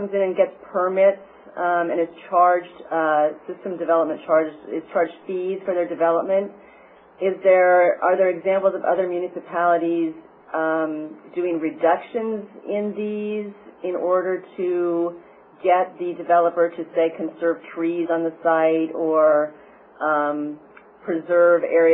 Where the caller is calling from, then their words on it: Salem, Oregon, United States; Hi, I'm calling from City of Salem in Oregon